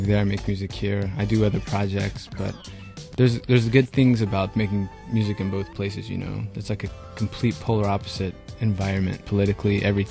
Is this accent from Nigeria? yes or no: no; Atlanta, Georgia, United States; No, I mean, I grew up in Atlanta, and hip-hop is what the first music I was introduced to.